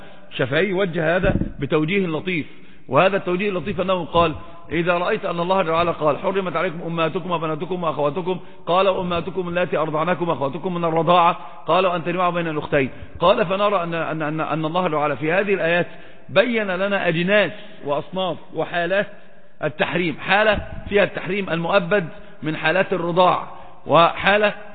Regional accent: Egypt; أصلا عندنا في مصر برضو نفس الحكاية

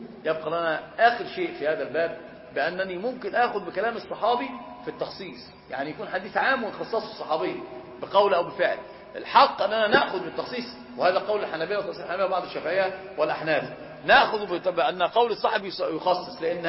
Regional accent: Egypt

